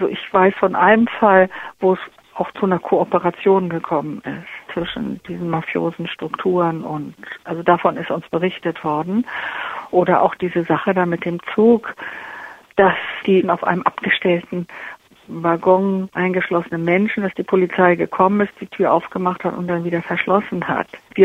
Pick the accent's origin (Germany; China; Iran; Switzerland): Germany; Also ich als Deutsche wäre sehr daran interessiert